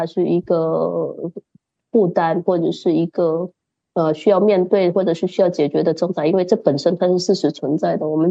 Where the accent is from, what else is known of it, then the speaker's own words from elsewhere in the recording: Indonesia; 自己是印尼人，对华人这个身份啊，我从以前就一直感觉到有一点点小尴尬，因为在国内的话，他不承认我们是中国人，他会觉得你是印尼来的，你是印尼人。